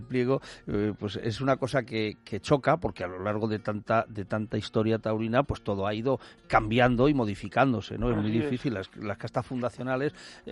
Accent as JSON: {"language": "Spanish", "town": "Segovia", "region": "Castile and León", "country": "Spain", "said": "Hombre, pues como soy de Segovia, me he traído de allí un cochinillo"}